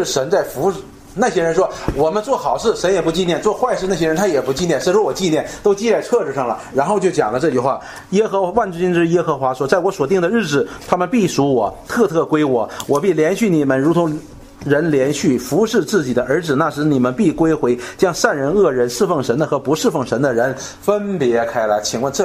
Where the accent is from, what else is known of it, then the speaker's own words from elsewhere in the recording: China; 就是我们中国人说的，不是不报，时候未到